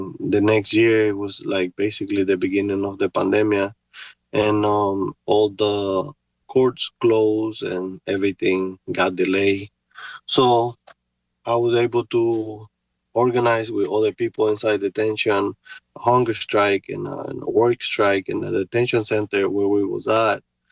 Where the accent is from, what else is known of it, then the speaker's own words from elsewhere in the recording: Honduras; English is a second language; moved away as an adult; now in United States; I'm originally from Honduras. I came to United States in 1999. I was 18 years old at that time. And I've been living here ever since that time.